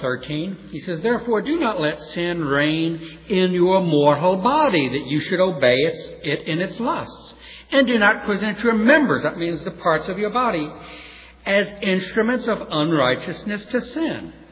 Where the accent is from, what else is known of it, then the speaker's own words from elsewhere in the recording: New Orleans, Louisiana, United States; Someone else says like the New Orleans of the Roman Empire, but I'm from New Orleans.